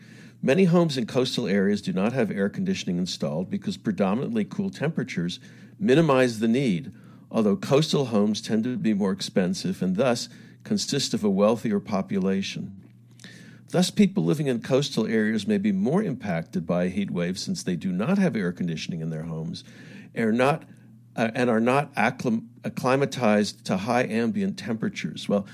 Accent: Houston, Texas, United States; You know, I grew up in Houston, so I know what brutal heat is. But you know, everything's air conditioned in Houston, so.

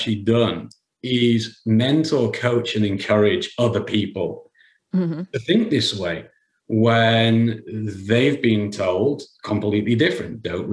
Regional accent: England, United Kingdom; And I'm English, you know, we don't get over 70 degrees normally.

